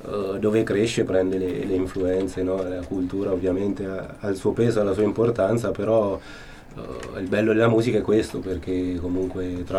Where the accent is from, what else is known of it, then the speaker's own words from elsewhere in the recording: Chiugiana, Umbria, Italy; Ma infatti non sono di Perugia, sono di Chiugiana io.